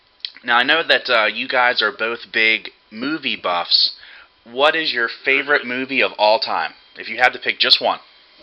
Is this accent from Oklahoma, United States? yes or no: no; Florida, United States; Switching gears a little bit to my home state of Florida